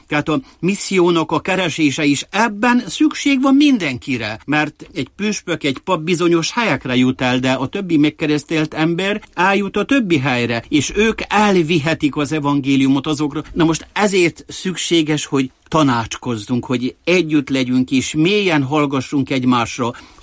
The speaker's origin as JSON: {"language": "Hungarian", "region": "Székely Land", "country": "Romania", "lives_now": "Timișoara, Romania", "said": "jó volt így lenni itt, mint székelyember, mint temesvári"}